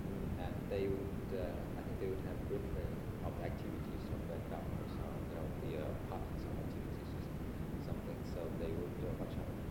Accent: Hanoi, Vietnam; we came from Hanoi, you know, it was still considered penetration, so-called penetration. To work for the PRG, but actually you were from Hanoi.

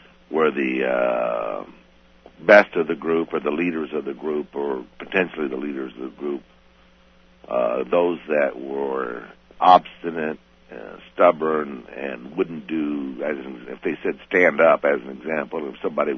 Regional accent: St. Joseph, Missouri, United States; back in my hometown, St. Joe, Missouri, and it was like okay again.

